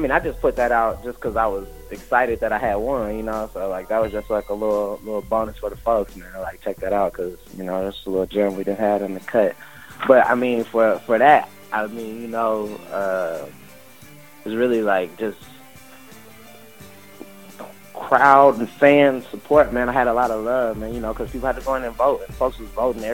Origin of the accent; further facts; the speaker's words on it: Texas, United States; So it was already just kind of nerve-wracking because I'm coming from the South doing something a little bit different than what they used